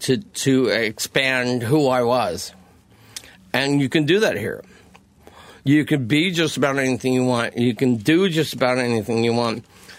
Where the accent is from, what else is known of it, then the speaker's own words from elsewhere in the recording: New Jersey, United States; I grew up in New Jersey, and this is where I became an adult.